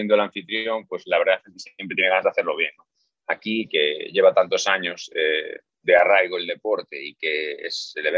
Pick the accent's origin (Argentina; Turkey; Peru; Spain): Spain; A Coruña, Galicia; now in Dubai, United Arab Emirates; la verdad es que el calor no se compara con mi ciudad natal, porque en Coruña tenemos entre frío y lluvia